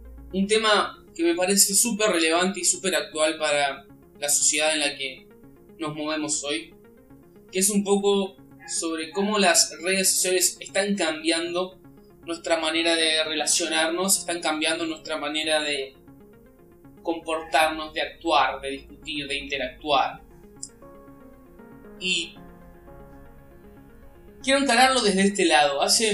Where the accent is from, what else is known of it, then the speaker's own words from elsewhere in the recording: Argentina; Eso me hizo pensar en tantísimas polémicas y discusiones y peleas que surgieron este año en mi país, en Argentina.